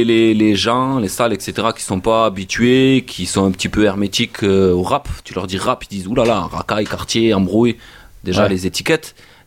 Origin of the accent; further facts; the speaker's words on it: Occitanie, France; Ah, mais moi, je suis du Tarn, mais je vis à Toulouse.